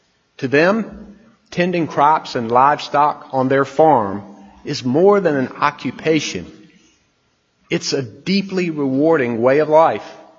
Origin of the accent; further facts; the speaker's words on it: North Carolina, United States; growing up in Nash County, I spent my summers in the tobacco field, my Friday nights on the football field, and my Sunday mornings in Sunday school and church. My parents and my rural North Carolina community taught me the value of hard work.